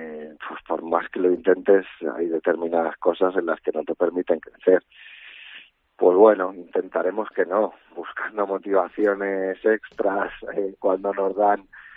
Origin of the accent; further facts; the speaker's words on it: Madrid, Community of Madrid, Spain; y al final yo soy de Madrid